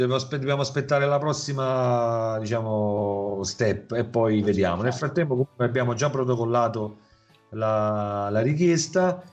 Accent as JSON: {"language": "Italian", "town": "Pontecagnano Faiano", "region": "Campania", "country": "Italy", "tie": "born or raised there", "said": "Si trova in provincia di Salerno, ho detto, nel mio paese."}